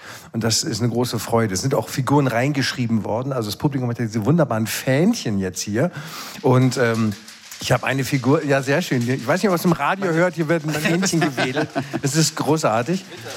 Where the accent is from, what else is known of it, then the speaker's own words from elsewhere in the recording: Bremen, Germany; Ich komme ja aus der Ecke